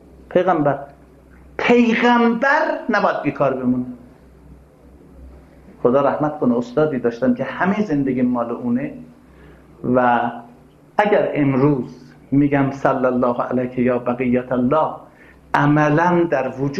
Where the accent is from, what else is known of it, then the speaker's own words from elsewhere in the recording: Iran; گفتم من ایرانی هستم.